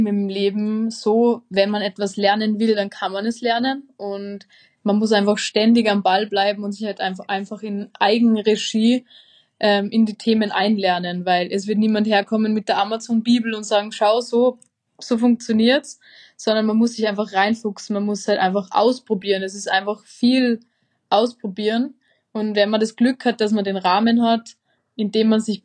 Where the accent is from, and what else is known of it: Austria